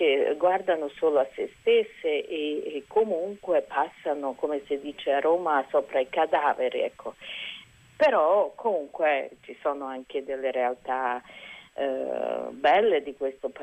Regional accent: Bosnia & Herzegovina; decido di tornare perché sempre portavo dentro il mio cuore il mio paese, la Bosnia e Erzegovina, che ha sofferto molto nella guerra

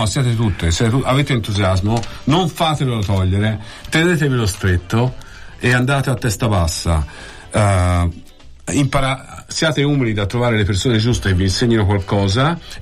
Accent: Bibbona, Tuscany, Italy; io vengo da Bibbona, te da Cecina.

